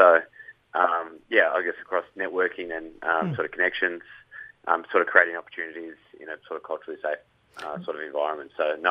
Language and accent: English; Kempsey, New South Wales, Australia; I'm a very proud Dungati man from Kempsey, New South Wales.